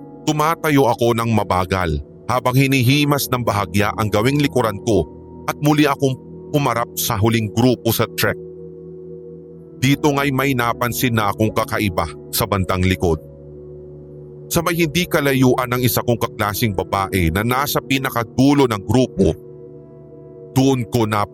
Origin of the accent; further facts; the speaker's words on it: Iloilo, Western Visayas, Philippines; also born or lived in Los Baños; Laking Iloilo ako at simula nang lumipat ng trabaho ang mga magulang ko dito mula sa Los Baños kung saan kami unang nanirahan. Mula preschool nga hanggang college ay doon na ako nakapag-aral kaya masasabi ninyong Ilonggo na rin ako kahit wala naman kaming kamag-anak doon.